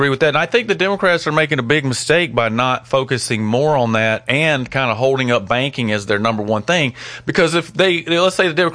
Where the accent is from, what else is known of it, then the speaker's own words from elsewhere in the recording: Alabama, United States; So on to our next story, and that is out of my home state in Alabama.